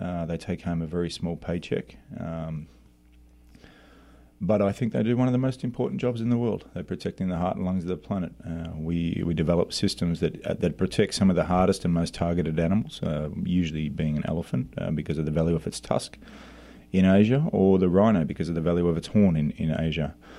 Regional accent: Australia; being an Aussie and growing up in a place where kangaroos and possums don't pose such a great threat

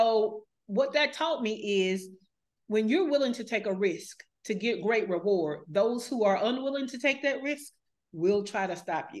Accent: Alabama, United States; moved away as an adult; also born or lived in Georgia; So I was raised in Alabama, but when I last lived in the United States, I last lived in Georgia. I always say that Alabama raised me, but Georgia raised my business.

